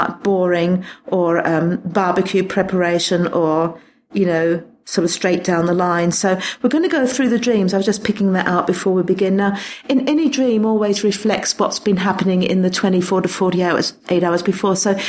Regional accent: England, United Kingdom; now in Australia; me being English, living in Australia

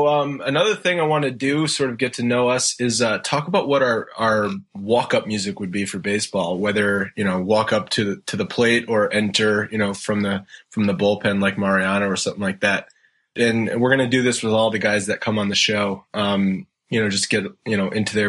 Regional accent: Rhode Island, United States; now in Boston, United States; I grew up in Rhode Island, and actually right now I live in Boston

